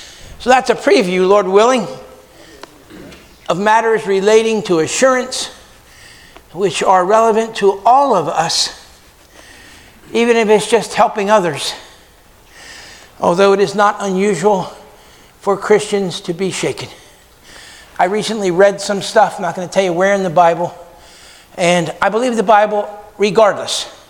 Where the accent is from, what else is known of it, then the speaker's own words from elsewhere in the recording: Pennsauken, New Jersey, United States; on River Road in Camden and then Pensauken, New Jersey, my hometown, many times.